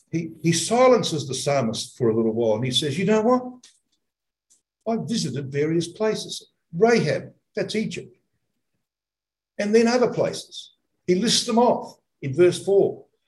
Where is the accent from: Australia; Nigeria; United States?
Australia; Adelaide, South Australia; born there; I wasn't born in Zion. I was born in Adelaide. But who cares about that? An awful place.